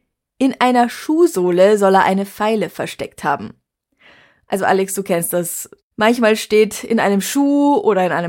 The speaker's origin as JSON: {"language": "German", "region": "Vienna", "country": "Austria", "said": "ich bin aus Wien."}